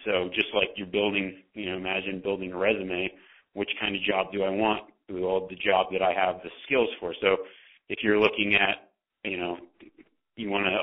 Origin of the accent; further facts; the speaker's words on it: Nevada, United States; I grew up in Nevada, but I started guiding in Montana.